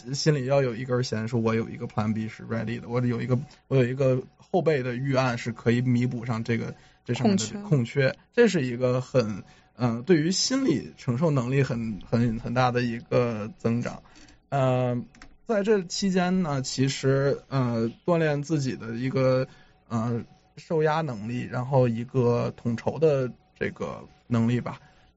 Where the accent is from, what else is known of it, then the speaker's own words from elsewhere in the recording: China; now in United States; 作为一个华人，作为一个中国人，在美国来说其实前面的道路还是很坎坷的。